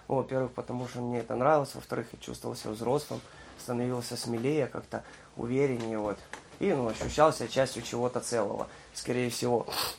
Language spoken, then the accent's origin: Russian; Kyiv, Ukraine; born there; Я родился в Киеве в прекрасной семье.